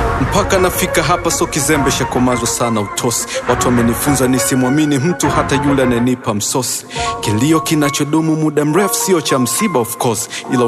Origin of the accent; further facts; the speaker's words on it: Temeke, Dar es Salaam, Tanzania; Natoka Temeke kule mbako muga mbo naruka na kukanyagana.